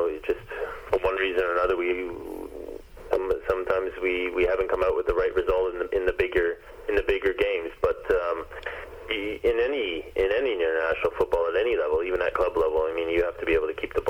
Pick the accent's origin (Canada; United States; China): Canada; especially early on in your career when Canada, we weren't playing that many games a season.